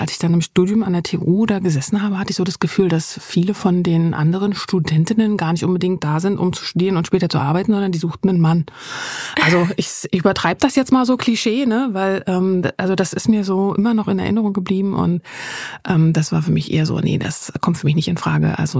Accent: East Berlin, Berlin, Germany; als ich nämlich 16 war, ist hier gerade in Berlin die Mauer gefallen. Mhm. Und ich komme ja aus Ost-Berlin.

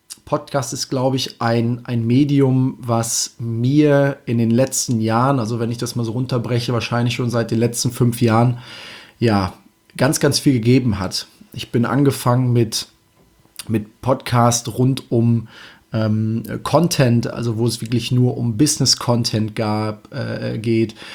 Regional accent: Germany; ein Begriff, der, ich glaube, irgendwo aus dem Ruhrgebiet oder aus dem Münsterland, Emsland, irgendwo aus der Richtung auf jeden Fall kommt. Und das Schöne dabei ist, das ist meine Heimat.

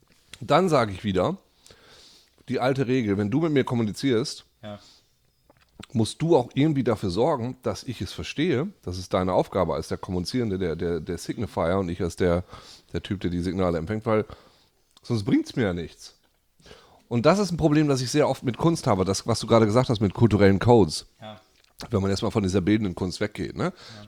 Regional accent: Leer, Lower Saxony, Germany; in der kleinen Stadt, wo ich herkomme, in Leer, da gehen die Leute ins Theater

